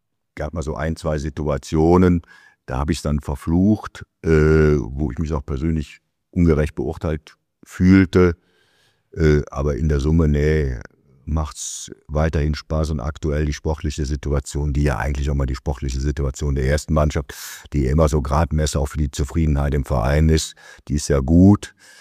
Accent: Cologne, North Rhine-Westphalia, Germany; Nee, in der Tat in Köln geboren, war aber fast nach 1965, also jetzt 60 Jahre alt und bin Kölner durch und durch.

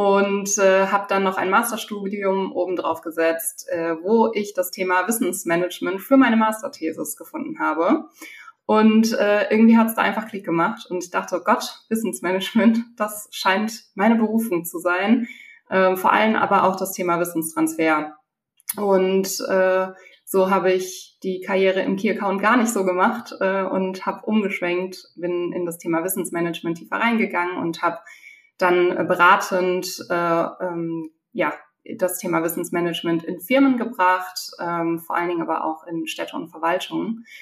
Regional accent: Bielefeld, North Rhine-Westphalia, Germany; also born or lived in Mainz; Ich komme aus Bielefeld, gebürtig zwar aus Mainz, aber da habe ich nicht viele Jahre meines Lebens verbracht. Deswegen würde ich immer sagen, ich bin Bielefelderin im Herzen.

